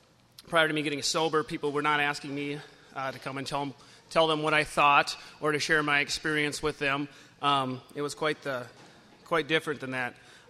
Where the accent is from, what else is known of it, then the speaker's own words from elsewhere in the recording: Buffalo, Minnesota, United States; As we were driving down here, I grew up in Buffalo, Minnesota.